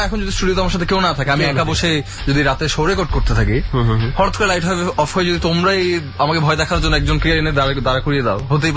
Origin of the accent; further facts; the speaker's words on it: Dhaka, Dhaka Division, Bangladesh; আমি ঢাকাইয়া এবং আমার নানু বাড়ি এবং দাদু বাড়ি দুটাই ঢাকায়, এবং বিশেষ করে নানু বাড়িটা হচ্ছে পুরান ঢাকায়